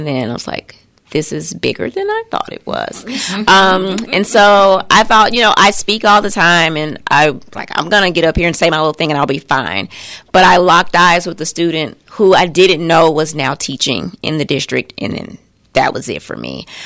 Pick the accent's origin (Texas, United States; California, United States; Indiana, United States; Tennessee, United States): Tennessee, United States; Memphis; I'm from Memphis, and that's where my career started in 1998.